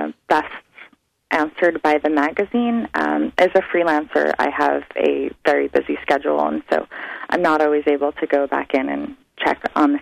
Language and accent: English; New York, United States; Oh, I'm from New York, but actually I seem to not have a New York accent or a Bar Harbor accent.